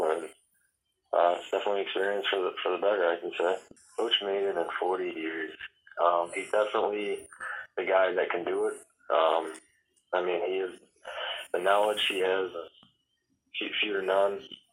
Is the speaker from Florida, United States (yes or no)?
no; DeKalb, Illinois, United States; I'm from DeKalb, Illinois.